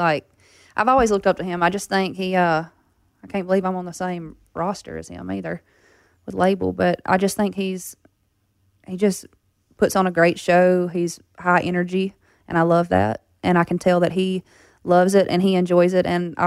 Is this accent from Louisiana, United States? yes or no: yes; Baskin, Louisiana, United States; I'm from Baskin, like, I can do this thing too.